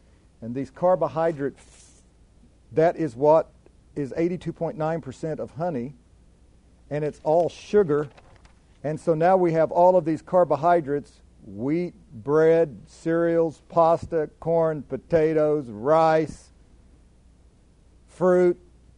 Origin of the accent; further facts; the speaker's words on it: Oklahoma, United States; We're from Oklahoma. You know what Oklahoma means? Oklahoma means mashed potatoes and gravy, fried potatoes, beans, biscuits and gravy, cornbread.